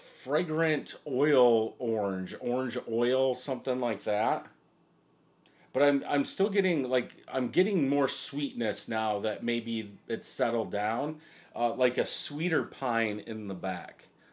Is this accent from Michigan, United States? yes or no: yes; Michigan, United States; And being from Michigan, I'm not, for NFL, I actually don't have a favorite team. But I guess since I'm from Michigan, it would kind of be Detroit, but whatever.